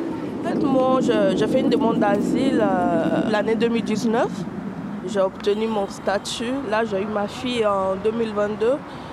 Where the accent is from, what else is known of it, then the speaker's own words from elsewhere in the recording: Côte d’Ivoire; now in France; Je viens de la Côte d'Ivoire. Ouais. Je suis ivoirienne d'origine.